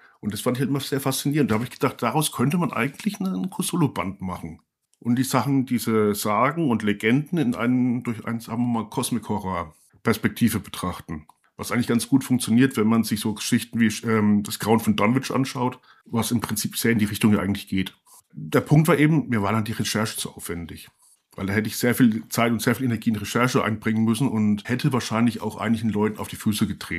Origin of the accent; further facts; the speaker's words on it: Bavaria, Germany; Also, ich komme aus dem Landkreis Rhön-Grabfeld in Unterfranken.